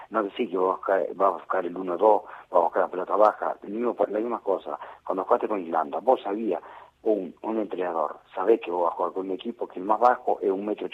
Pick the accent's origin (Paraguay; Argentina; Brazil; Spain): Argentina; lo que pienso yo como argentino y como jugador de fútbol.